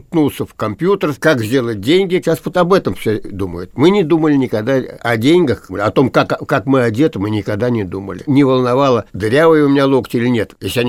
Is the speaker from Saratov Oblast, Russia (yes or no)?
no; Moscow, Russia; also born or lived in Minsk, Belarus; Вот как я оказался, москвич оказался в Минске. Во всех анкетах я пишу, что я родился в Минске. Семья жила в Москве.